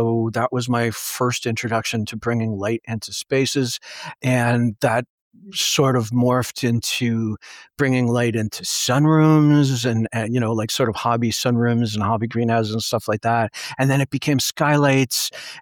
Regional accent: Nova Scotia, Canada; born there; also born or lived in Ontario; I was born on Cape Breton Island off the east coast of Nova Scotia and spent most of my adult life in southern Ontario near Toronto, Canada. But I've been fortunate enough to come home for some time now. And I live in a beautiful little river valley called the Marguerite area.

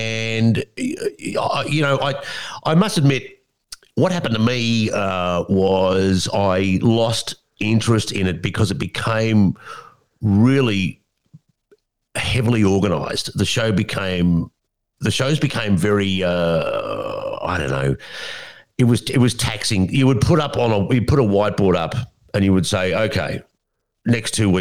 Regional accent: Melbourne, Victoria, Australia; because I grew up in Melbourne, they grew up in Perth, never the twain shall meet

